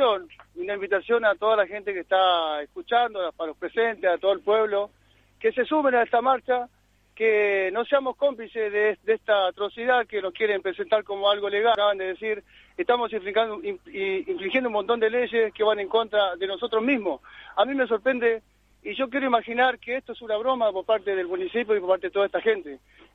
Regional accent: El Bolsón, Río Negro, Argentina; como somos nosotros, como somos el pueblo de Bolsón, como es la comarca

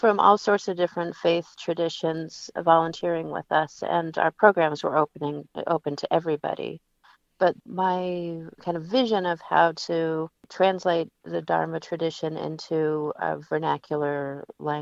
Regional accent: Federal Way, Washington, United States; So I moved back to Seattle because I grew up in Federal Way and I have family and community here.

